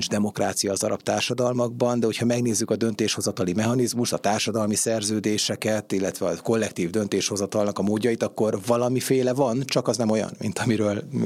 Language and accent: Hungarian; Debrecen, Hajdú-Bihar, Hungary; Igen, ennek ellenére Debrecenben nőttem fel, édesapám szíriai